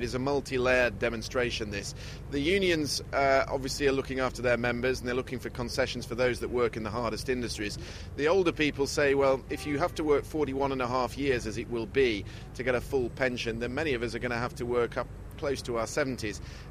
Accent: United Kingdom; now in France; to me as a Brit

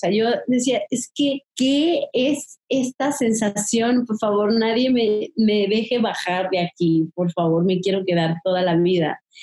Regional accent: Mexico; esto tan bonito que tenemos como mexicanos y de la cotidianidad también del ser mexicano

